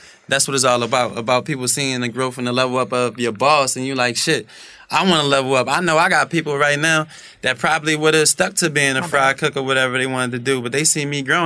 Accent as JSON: {"language": "English", "town": "Philadelphia", "region": "Pennsylvania", "country": "United States", "said": "We come from West"}